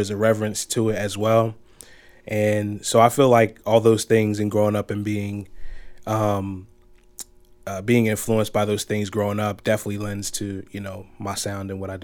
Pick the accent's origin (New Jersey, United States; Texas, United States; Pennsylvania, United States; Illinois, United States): Pennsylvania, United States; Philadelphia; I'm from Philadelphia